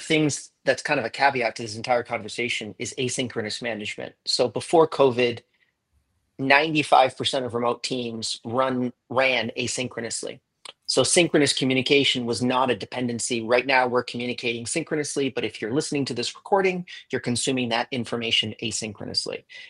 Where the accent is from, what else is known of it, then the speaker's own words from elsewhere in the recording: Canada; now in Barbados; I'm Canadian, currently in Barbados.